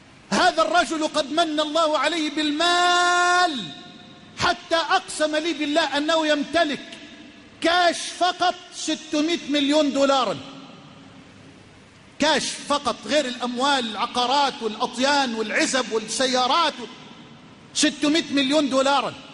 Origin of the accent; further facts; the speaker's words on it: Egypt; اللهم اجعل بلدنا مصر أمنا أمانا، سخاء رخاء